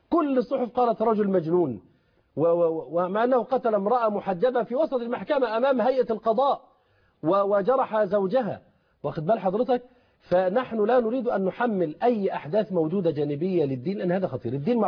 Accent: Upper Egypt, Egypt; قلت لهم عندنا في الصعيد قد تقوم الحروب والمشاكل بين عائلات

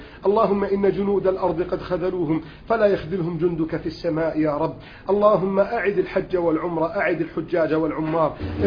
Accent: Egypt; بلادنا مصر

